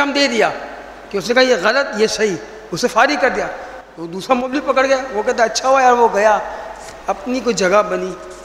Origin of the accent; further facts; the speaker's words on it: Karachi, Sindh, Pakistan; ہماری شہر کراچی کی بات کر رہا ہوں